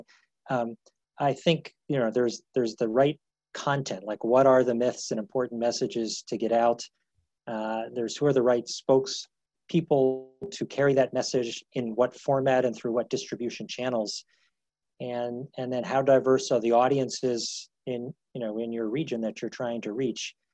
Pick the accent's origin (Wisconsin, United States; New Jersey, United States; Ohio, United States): New Jersey, United States; also born or lived in Boston; Now, I grew up in New Jersey, spent time in Boston and other locations